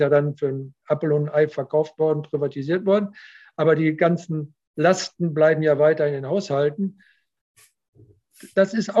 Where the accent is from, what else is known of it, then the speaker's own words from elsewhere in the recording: Paderborn, North Rhine-Westphalia, Germany; Also ich habe das in Paderborn, wo ich herkomme, erlebt